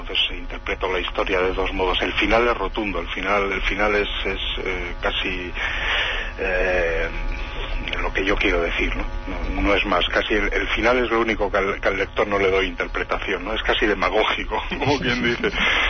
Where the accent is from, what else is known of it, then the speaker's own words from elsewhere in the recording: Basque Country, Spain; que yo escribo desde aquí, soy vasco, ¿no?